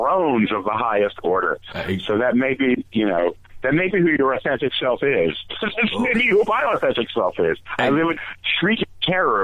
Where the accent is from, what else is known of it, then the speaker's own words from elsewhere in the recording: New Jersey, United States; Which, whenever I come back here, because I'm from Jersey, I come back here and I go, why does it remind me of, oh, it's the humidity, that's why.